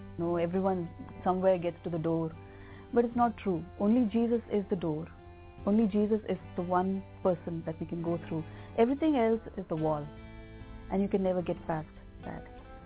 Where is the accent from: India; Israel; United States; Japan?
India; I'm from India, and I've been a Hindu by birth